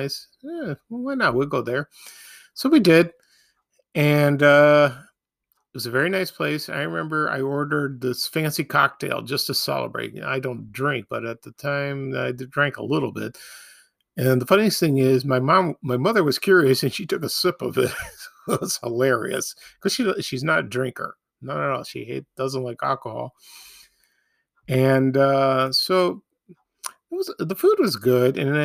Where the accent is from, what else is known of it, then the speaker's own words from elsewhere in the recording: Chicago, Illinois, United States; now in Oakland, United States; Most of them were in Oakland, Illinois, which where I live now. And but at the time, I wasn't living there. I was living in Chicago on